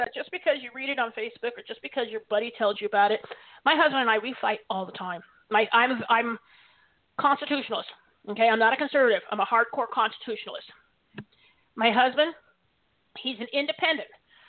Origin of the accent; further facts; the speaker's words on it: Puyallup, Washington, United States; There was a local Puyallup newspaper here. Yeah, I just said my hometown, Puyallup, Washington.